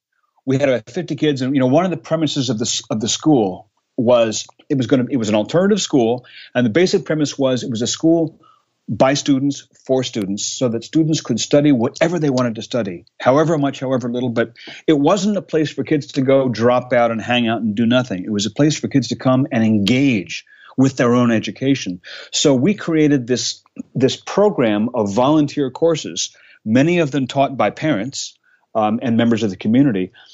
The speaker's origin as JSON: {"language": "English", "region": "New Jersey", "country": "United States", "tie": "born or raised there", "said": "I grew up in New Jersey, and I grew up in a small private school in Jersey that was very arts focused"}